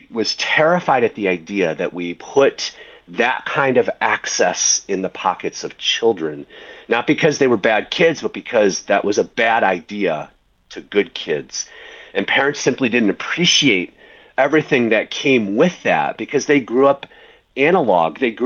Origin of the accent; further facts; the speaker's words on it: Michigan, United States; I'm from Michigan. If your listeners are familiar at all with the states, we're kind of up there with Canada, kind of shaped like a hand.